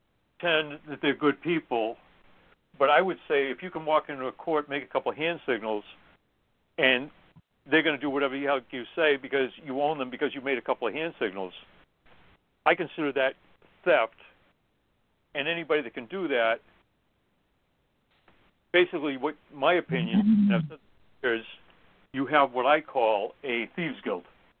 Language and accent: English; New England, United States; And I come from New England.